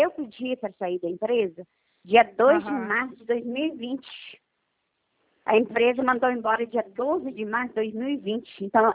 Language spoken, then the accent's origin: Portuguese; Minas Gerais, Brazil; eu sou mineira.